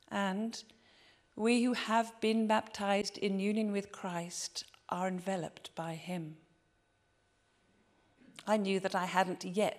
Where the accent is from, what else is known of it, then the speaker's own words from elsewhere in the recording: West Midlands, United Kingdom; born there; living in Cambridge for 24 years. Having moved house over 16 times in my life, it was great to be back in Gloucestershire, near to where I was born. I was born in Herefordshire.